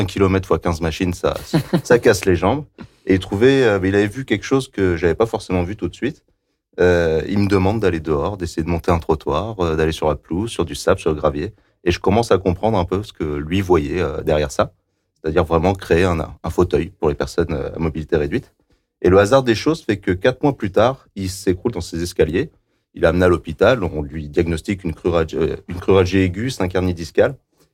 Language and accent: French; Montluçon, Auvergne-Rhône-Alpes, France; Exactement, je viens de Montluçon